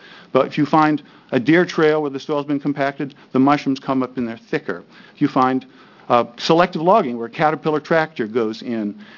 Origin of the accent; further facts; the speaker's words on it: Corvallis, Oregon, United States; I was born in Corvallis in 1959, graduated from Corvallis High School in 1976, Reed College in 1984.